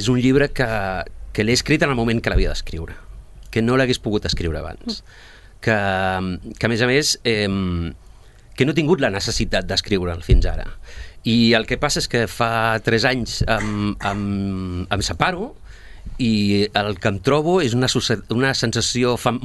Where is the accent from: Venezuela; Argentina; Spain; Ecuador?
Argentina; jo sóc argentí i aviso que salto del castellà al català, encara que no tingui accent, i vaig saltant